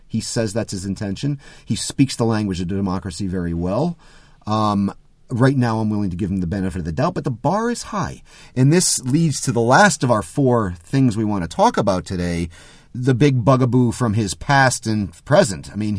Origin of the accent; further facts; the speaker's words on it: United States; But I am definitely an American patriot, right?